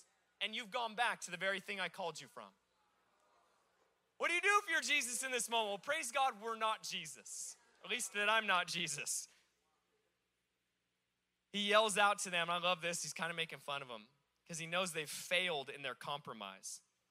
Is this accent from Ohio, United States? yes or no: no; Alaska, United States; I grew up, I worked on commercial fishing boats. I'm from Alaska.